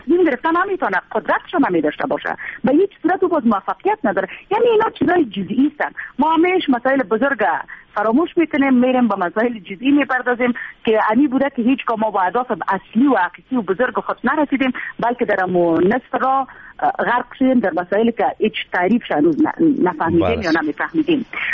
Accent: Afghanistan; ما همه عادی ما افغانستانی هستیم و افتخار میکنیم بر افغانستانی بودن ما.

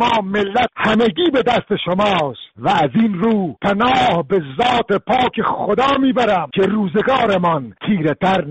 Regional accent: Iran; جناب آقای خامنه‌ای، به عنوان یک ایرانی هم برای خودم و هم میهنانم متاسفم و هم برای شما.

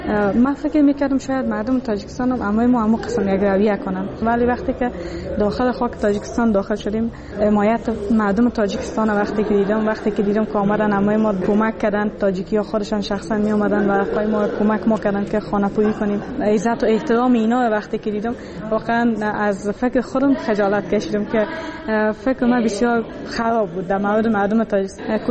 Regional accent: Afghanistan; مردم تا میشنوند که ما افغان هستیم از ما فرار میکنن

